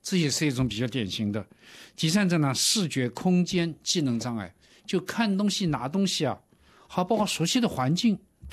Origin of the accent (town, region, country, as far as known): China